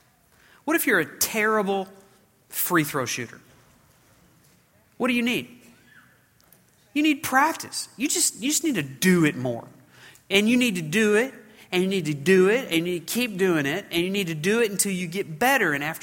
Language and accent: English; the South, United States; You know this, but Andrew and I grew up in the South where it's like 100 degrees today, right?